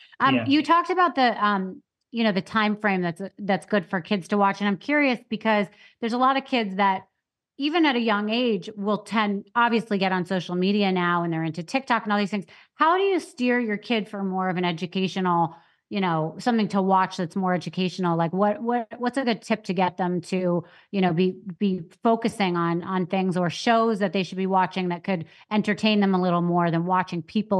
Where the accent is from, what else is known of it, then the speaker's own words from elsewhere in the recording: Anchorage, Alaska, United States; born there; And I only mention it too because I was born in Anchorage, Alaska.